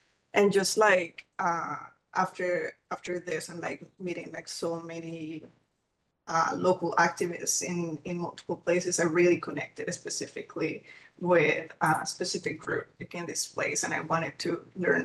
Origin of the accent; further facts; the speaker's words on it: Bogotá, Colombia; English is a second language; So I grew up in Bogota, that's Colombia's capital, and I'm also part of the racial majority. So the racial majority would be like mixed race people.